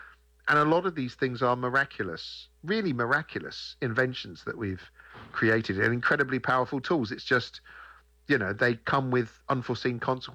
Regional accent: United Kingdom; especially being British, you can't help being British growing up, you're acutely aware of the class system.

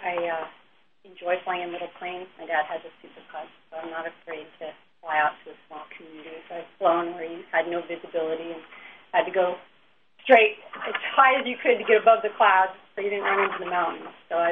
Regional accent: Alaska, United States; I grew up in Alaska. I'm from Alaska. I went to high school and college here.

